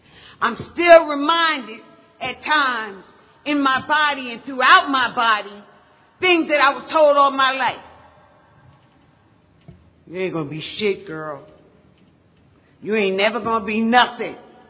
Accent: Paterson, New Jersey, United States; I'm from Paterson, New Jersey.

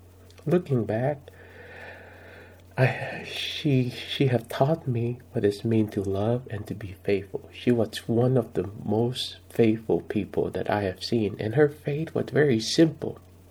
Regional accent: Vietnam; Many of you know that I grew up very poor in Vietnam

